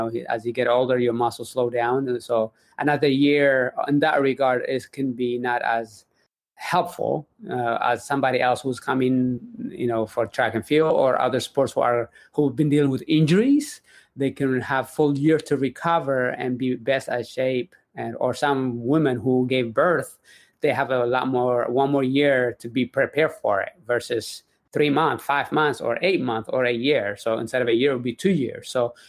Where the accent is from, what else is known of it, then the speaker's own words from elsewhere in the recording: Eritrea; born there; I was born in Eritrea in the Horn of Africa.